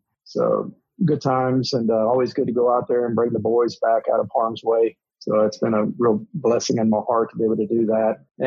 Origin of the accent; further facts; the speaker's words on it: Nashville, Tennessee, United States; also born or lived in Canada; I was actually born in Canada. My dad was in the Air Force and we relocated to Nashville where I grew up.